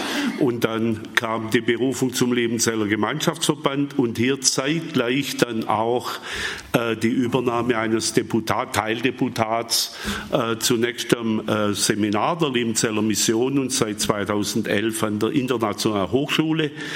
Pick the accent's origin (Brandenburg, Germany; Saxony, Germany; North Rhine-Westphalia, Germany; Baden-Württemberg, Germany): Baden-Württemberg, Germany; Holzgerlingen; Geboren, aufgewachsen in Holzgerlingen, im 10. Lebensjahr ein lieber Bub.